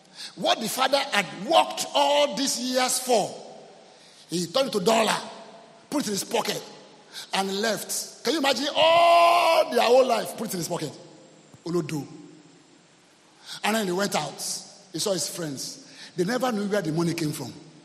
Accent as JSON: {"language": "English", "country": "Côte d’Ivoire", "tie": "born or raised there", "said": "I grew up in Ivory Coast. I was born in Ivory Coast."}